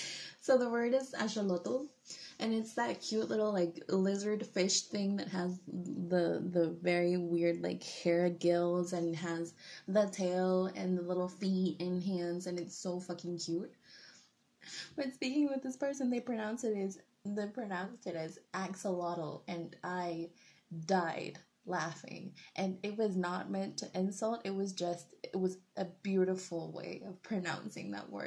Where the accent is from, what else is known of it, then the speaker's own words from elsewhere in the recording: United States; accent: American; I was told that it might be fun to add my gringo accent.